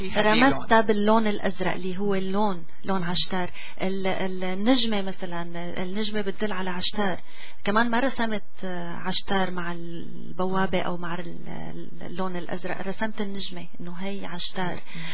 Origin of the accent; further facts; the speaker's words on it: Syria; now in Canada; أنا بنت سوريا وجيناتي جينات سورية